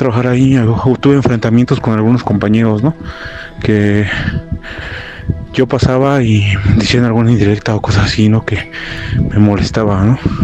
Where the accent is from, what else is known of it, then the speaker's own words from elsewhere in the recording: Tlalpan, Mexico City, Mexico; Soy de aquí de Tlalpan, en la colonia Hidalgo.